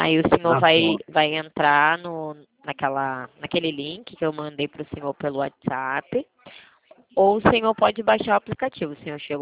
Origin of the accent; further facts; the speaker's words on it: Rio de Janeiro, Brazil; accent: carioca; Eu sou carioca. Dá pra perceber pelo sotaque, né? Dá pra perceber pelo sotaque, né? É bem diferente.